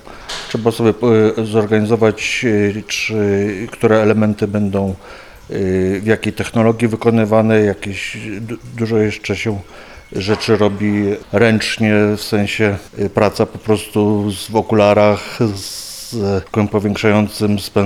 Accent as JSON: {"language": "Polish", "town": "Kraków", "region": "Lesser Poland", "country": "Poland", "said": "ja jestem z Krakowa"}